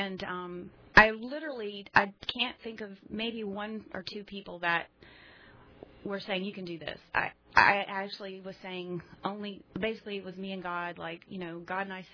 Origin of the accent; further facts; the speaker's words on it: Greenville, South Carolina, United States; I grew up in the Greenville area and went to a Christian school, a wonderful Christian school, Southside Christian.